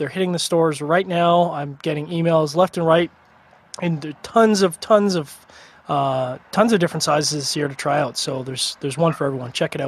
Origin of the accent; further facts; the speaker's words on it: Canada; Of course, I'd be remiss to say they're of course being a Canadian.